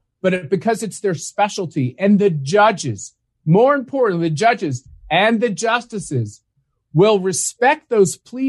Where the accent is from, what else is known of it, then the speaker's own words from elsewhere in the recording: United States; And as an American, I know that we're not going to survive as a country if half the country questions the results of the last election.